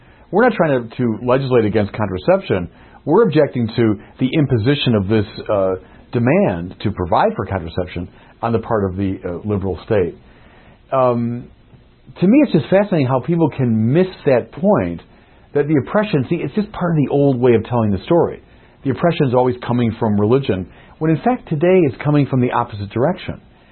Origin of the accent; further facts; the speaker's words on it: Chicago, Illinois, United States; And this happened to me twice last Sunday when I read articles in the two major papers of my hometown. The first one was in the Chicago Sun-Times